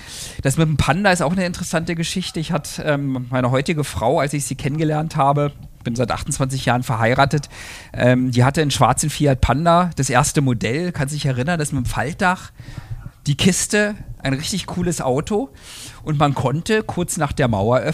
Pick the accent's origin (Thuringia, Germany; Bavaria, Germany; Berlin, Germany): Berlin, Germany; born there; Bin da 65 geboren und habe da auch sehr lange gelebt. Ich war 2 Jahre zwischendurch in den USA und bin dann zurück an die Universität, um zu promovieren im Maschinenbaubereich in Berlin.